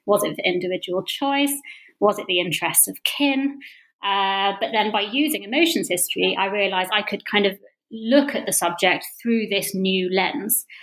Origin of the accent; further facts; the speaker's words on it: East of England, United Kingdom; I grew up in Bedfordshire.